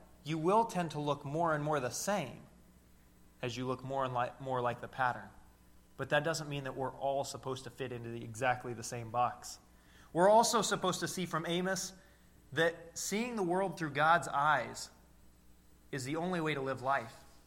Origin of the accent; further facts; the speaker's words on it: Midwest, United States; I'm from the Midwest, where you see a house every half mile